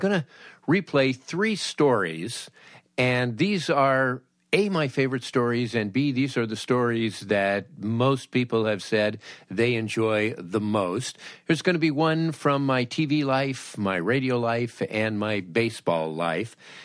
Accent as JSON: {"language": "English", "town": "Los Angeles", "region": "California", "country": "United States", "tie": "born or raised there", "said": "I grew up in Los Angeles, and especially during the winter, I took my little red plastic radio and I would tune very carefully to 89"}